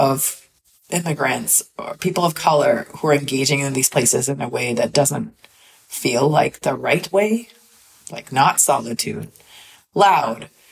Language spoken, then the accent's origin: English; India; I'm from India and there are a lot of people there.